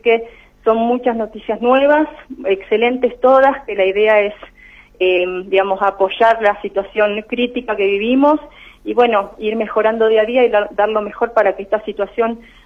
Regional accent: Buenos Aires, Argentina; now in San Rafael, Argentina; Yo no soy de acá de San Rafael, vengo de Buenos Aires

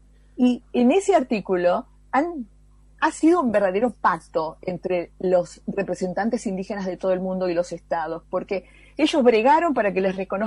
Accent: San Salvador de Jujuy, Jujuy, Argentina; saludos a toda la audiencia de mi querida Jujuy. Soy jujeña, nacida en La Tacita de Plata, claro.

